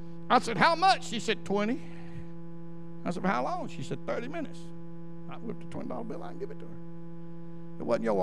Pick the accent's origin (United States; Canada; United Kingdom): United States; Alabama; I said, oh, I'm from Alabama. I'm just a guy from Alabama. You know I ain't from around here.